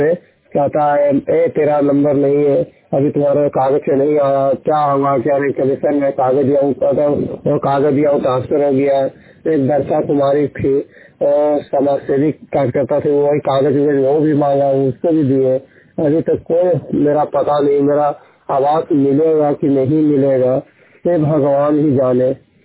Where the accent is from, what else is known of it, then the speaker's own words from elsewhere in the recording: Rakodi, Jharkhand, India; मैं देवघर जिला का रहने वाला हूँ, झारखंड राज्य। मैं पंचायत धरवाड़ी गांव राकोड़ी।